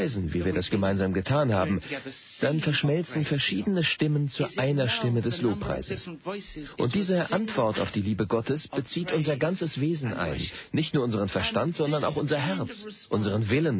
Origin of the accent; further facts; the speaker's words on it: England, United Kingdom; Ich bin Engländer.